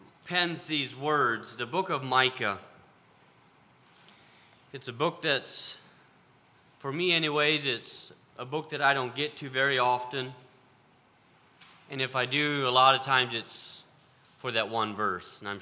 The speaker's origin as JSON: {"language": "English", "region": "Virginia", "country": "United States", "said": "For those of you that don't know me, I'm from Virginia, about central Virginia."}